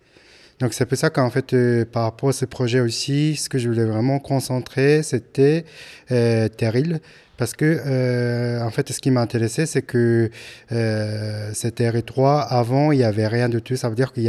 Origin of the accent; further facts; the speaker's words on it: Japan; je viens du Japon.